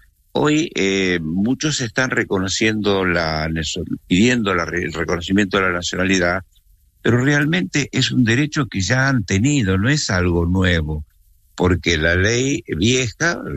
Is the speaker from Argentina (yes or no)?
no; Spain; los que somos españoles y vivimos aquí, que somos muchos